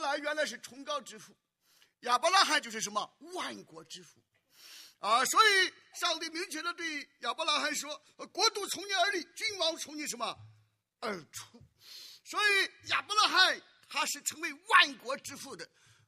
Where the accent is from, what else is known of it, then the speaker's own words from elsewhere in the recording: Shandong, China; 我小的时候在山东老家，哎，每年过春节的时候，爸爸妈妈都要献祭